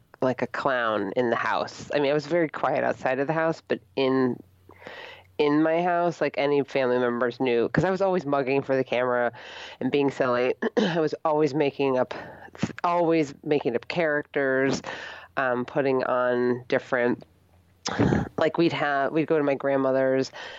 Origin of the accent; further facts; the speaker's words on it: Connecticut, United States; I grew up in the Hartford area